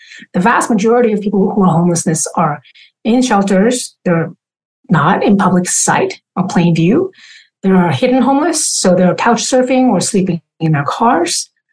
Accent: China; English is a second language; So I, like you, grew up in poverty as well. I grew up in China, which, you know, in the 80s, so it was poor.

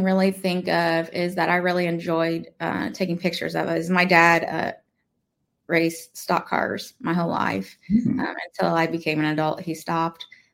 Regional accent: Indiana, United States; Like I'm from Indiana, so we have a big old Indy 500 party we did at the farm every single year.

